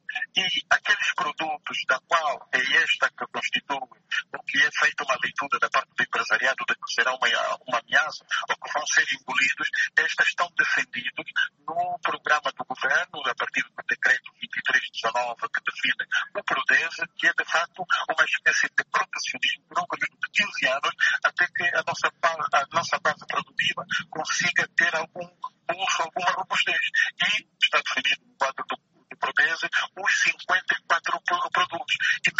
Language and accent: Portuguese; Angola; nós, enquanto angolanos